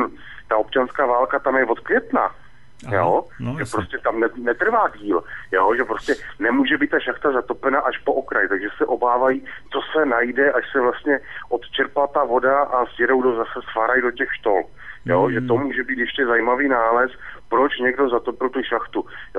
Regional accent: Moravian-Silesian Region, Czechia; Vzhledem, že jsem z Ostravska, tak vím, co to je prosák

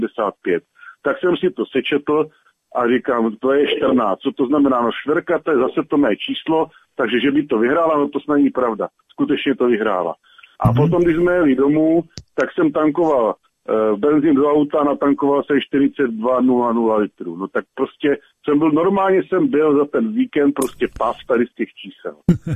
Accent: Zlín Region, Czechia; protože pocházím ze Zlínského kraje

